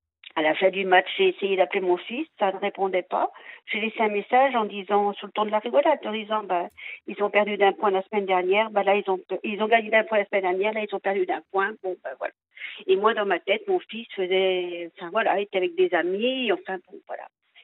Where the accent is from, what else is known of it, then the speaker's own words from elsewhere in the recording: Bourgogne-Franche-Comté, France; Alors, j'ai 62 ans et ben, je vous appelle pour maman, je suis dans les Yvelines parce que je garde mes petites filles, mais autrement je suis du Doubs.